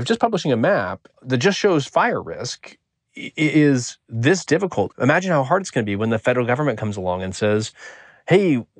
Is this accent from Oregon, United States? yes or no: yes; Oregon, United States; Take my home state of Oregon, which is a fairly liberal state